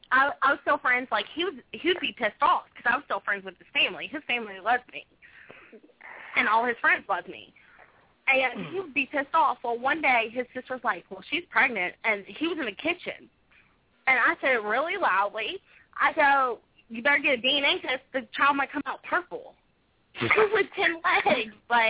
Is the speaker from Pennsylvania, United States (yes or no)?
no; Tennessee, United States; I'm from Tennessee.